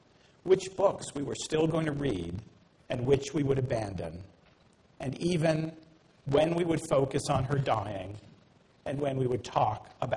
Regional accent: Cambridge, Massachusetts, United States; When I was growing up, we grew up in Cambridge, Massachusetts

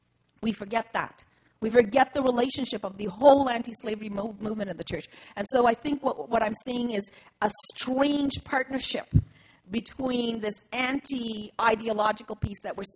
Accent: Canada; But as a black person, and I mean not just as a Canadian

